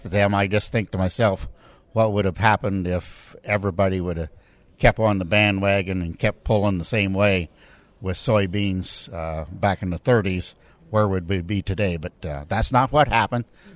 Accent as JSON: {"language": "English", "region": "Ohio", "country": "United States", "said": "I'm from Northwest Ohio, and I'm on the New Uses Committee of USB"}